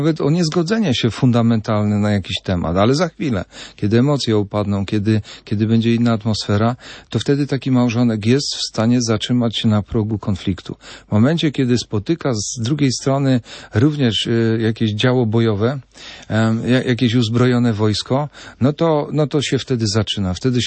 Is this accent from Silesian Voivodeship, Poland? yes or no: yes; Katowice, Silesian Voivodeship, Poland; Jestem z Katowic, także wiem coś na ten temat.